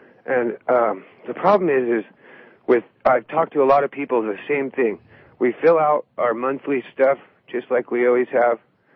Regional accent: California, United States; I grew up in California. I had big hair, big green hair in the 80s

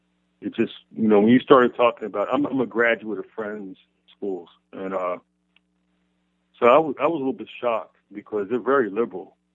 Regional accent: Philadelphia, Pennsylvania, United States; because I was born and raised in Philly, but I went to a boarding Friends school up in New York State, upstate New York.

